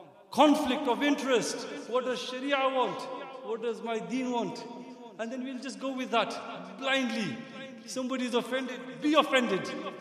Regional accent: Manchester, North West England, United Kingdom; I come from Manchester

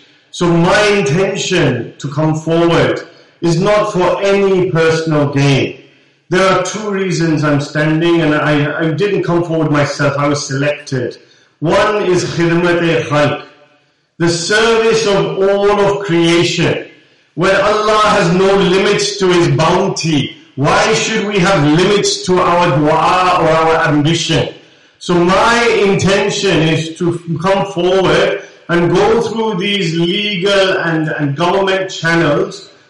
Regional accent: Dewsbury, Yorkshire and the Humber, United Kingdom; born there; And our community, when I was young, I was born in Dewsbury Hospital.

